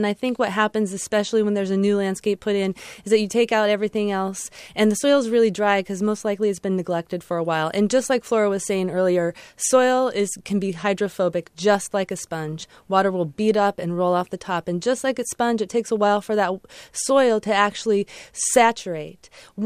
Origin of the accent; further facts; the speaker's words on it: Portland, Oregon, United States; I come from Portland, the city of roses.